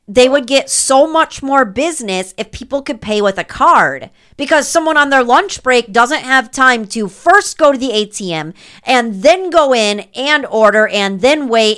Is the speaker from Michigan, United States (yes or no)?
yes; Michigan, United States; We're from Michigan.